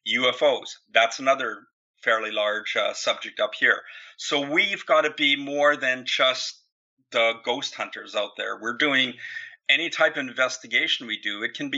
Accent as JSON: {"language": "English", "town": "Vancouver", "region": "British Columbia", "country": "Canada"}